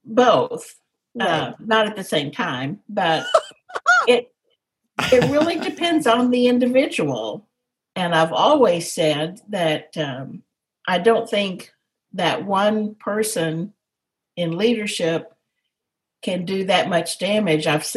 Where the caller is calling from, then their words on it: Dallas, Texas, United States; From Dallas, Texas. So at home, just in the den.